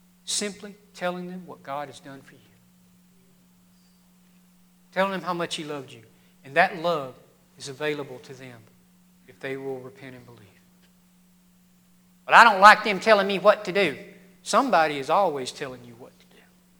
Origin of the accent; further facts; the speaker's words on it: Mississippi, United States; I'm from Podunk, Mississippi, all right? I can't even pronounce the word Mississippi correctly. I always skip a syllable. That's the way we say it.